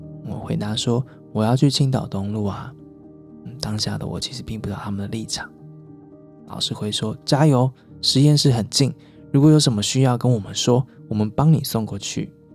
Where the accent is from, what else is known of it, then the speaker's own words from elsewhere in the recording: Taiwan; 外国人们当时对台湾真的很不熟悉，要么以为我们是中国人，要么以为我来自于泰国